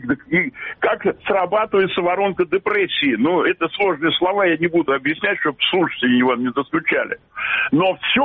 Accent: Belarus; мы, блин, белорусы

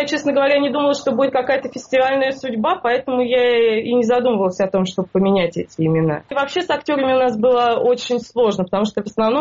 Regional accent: Kineshma, Ivanovo Oblast, Russia; В принципе, я не из Иванова, я из Кинешма. Это находится примерно вот в 2 часах езды от Иванова. То есть это прямо вот такая настоящая провинция.

